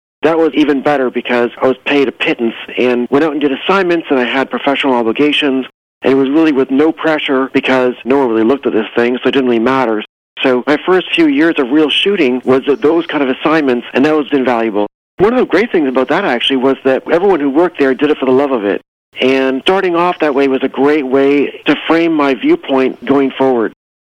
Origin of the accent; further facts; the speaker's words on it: Toronto, Ontario, Canada; But to answer your question, I am from Toronto.